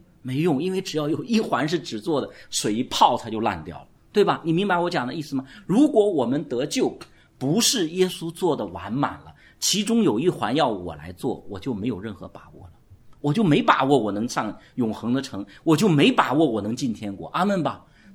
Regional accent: Guangdong, China; 我们广东人喜欢煲汤嘛，对吧？

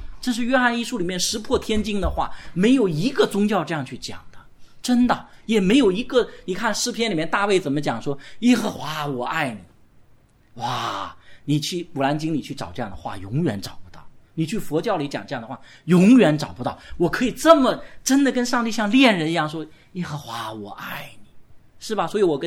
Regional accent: China; 特别我们在中国成长，然后包括几十年前那就更可怕了。

